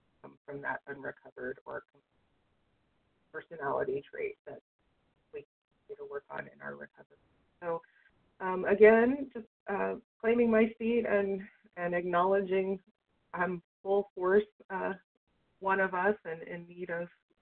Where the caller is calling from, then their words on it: West Virginia, United States; from West Virginia